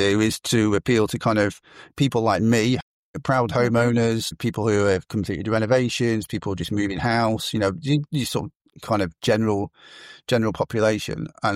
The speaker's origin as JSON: {"language": "English", "town": "Swindon", "region": "South West England", "country": "United Kingdom", "tie": "born there", "also_born_or_lived": "Germany", "said": "I was brought up as a kind of Air Force brat. So I was born in Swindon. I lived in Germany for 6 years. I lived in all kinds of different places. I went to about 16 different schools over my childhood."}